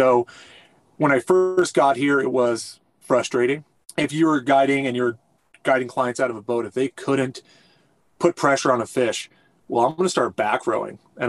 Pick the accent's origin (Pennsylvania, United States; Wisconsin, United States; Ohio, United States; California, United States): California, United States; Redding; And then for me, I grew up in Redding, California. So we had the lower Sacramento, big tailwater